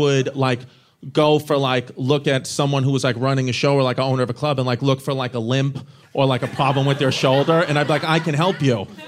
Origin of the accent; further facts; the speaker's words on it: Brooklyn, New York, United States; I was born and raised in Bushwick. So it's like it's very different now.